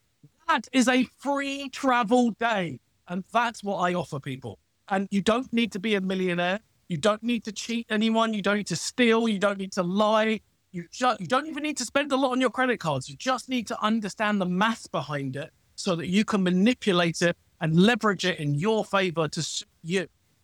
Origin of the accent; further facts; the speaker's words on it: United Kingdom; accent: British; You can learn this by my weird British accent.